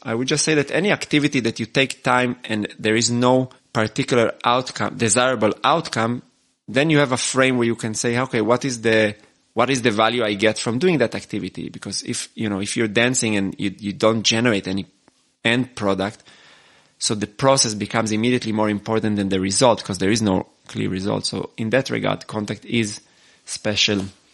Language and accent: English; Israel; I grew up in the Middle East, in Israel, where I would say the society was relatively on the machoistic side.